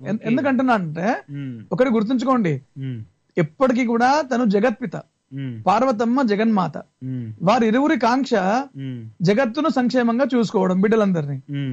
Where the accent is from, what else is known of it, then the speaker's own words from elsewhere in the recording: Telangana, India; నిజామాబాద్ జిల్లాలో ఉన్న శ్రీరామ్ సాగర్ ప్రాజెక్టు నిర్మాణంలో మా ఊరిని త్యాగం చేయడం జరిగింది ఆ నీటి ముంపులో. అది మా స్వస్థలం అండి.